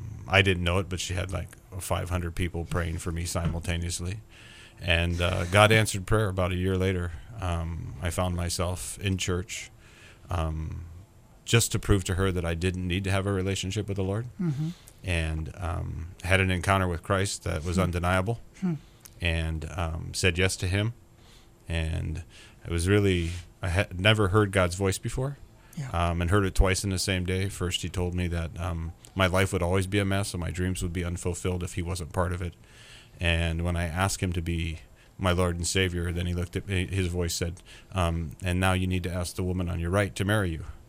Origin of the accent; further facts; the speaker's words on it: Massillon, Ohio, United States; moved away as an adult; now in Hawaii, United States; I grew up in a rural community outside of a small town in Massillon, Ohio. And I had a fabulous family and grew up in the farm fields of rural Ohio.